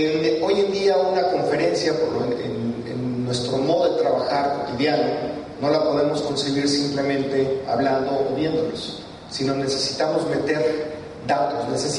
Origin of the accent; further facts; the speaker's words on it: Guadalajara, Jalisco, Mexico; yo vengo de Guadalajara